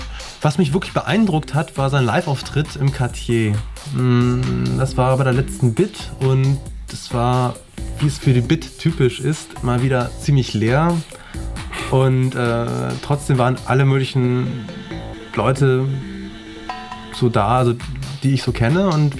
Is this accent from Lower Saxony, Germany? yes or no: yes; Soltau, Lower Saxony, Germany; also born or lived in Geesthacht; now in Berlin, Germany; Geboren in Geesthacht, was trotz des Namens nicht in Holland liegt, sondern am Nordufer der Elbe. Aufgewachsen und so weiter in Soltau. in der Lüneburger Heide und dann vor 7 Jahren nach Berlin gekommen.